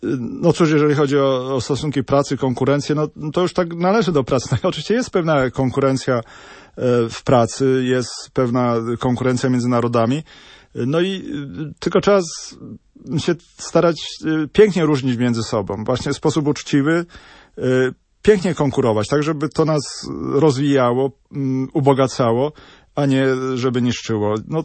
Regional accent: Kraków, Lesser Poland, Poland; No, ja jestem z Krakowa, już tam nie zdążę z Torunia

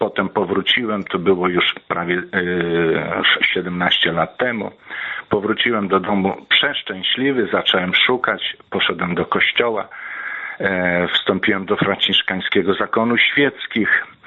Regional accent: Kraśnik, Lublin Voivodeship, Poland; Pochodzę z Kraśnika Fabrycznego

